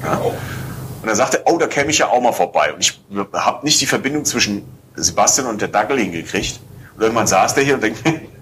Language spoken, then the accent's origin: German; Kobern-Gondorf, Rhineland-Palatinate, Germany; da, wo ich herkomme, in Koblenz-Gondorf, ist dann das an der Mosel.